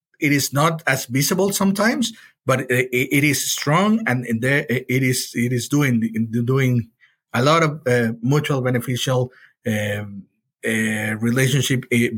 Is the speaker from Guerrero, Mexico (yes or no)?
yes; Acapulco, Guerrero, Mexico; I'm from Acapulco.